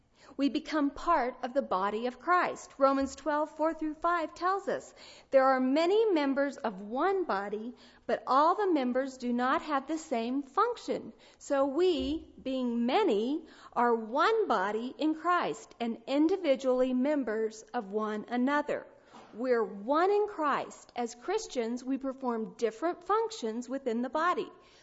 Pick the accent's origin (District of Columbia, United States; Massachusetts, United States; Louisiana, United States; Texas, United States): Texas, United States; Now, in the small town where I grew up in Texas, there were Baptists and there were Methodists.